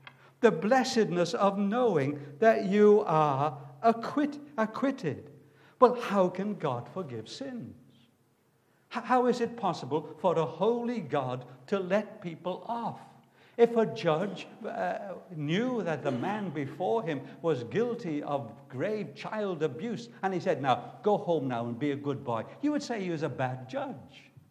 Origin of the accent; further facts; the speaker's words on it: Barry, Wales, United Kingdom; also born or lived in England; I live in Barry now, but then I went into England and I was rescued from England and I came back to Barry.